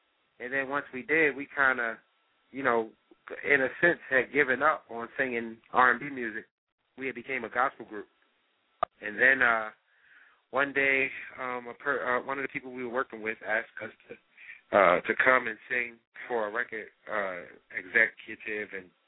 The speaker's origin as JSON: {"language": "English", "region": "Maryland", "country": "United States", "said": "We're ironically from the Maryland area, so we put out the album Independence Day because it's our basically our first independent record."}